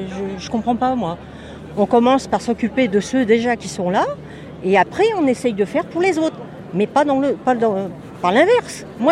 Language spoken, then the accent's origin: French; Suresnes, Île-de-France, France; Suresnes.